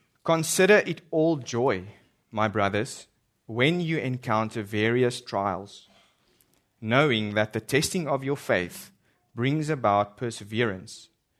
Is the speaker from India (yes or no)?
no; South Africa; I'm from South Africa. And so maybe this is a good time to remind you that if I speak differently, where I am from, you guys are the ones with the accent.